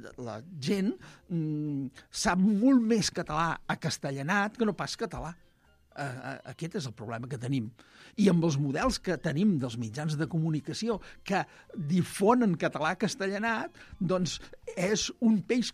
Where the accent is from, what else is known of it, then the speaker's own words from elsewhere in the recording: Catalonia, Spain; perquè jo sóc del Camp de Tarragona.